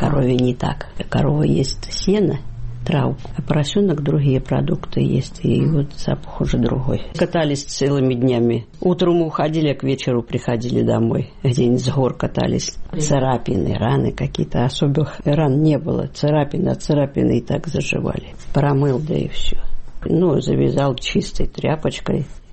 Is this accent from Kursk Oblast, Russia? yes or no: yes; Milenino, Kursk Oblast, Russia; born there; Я родилась в Курской области Фатежского района, село Миленина.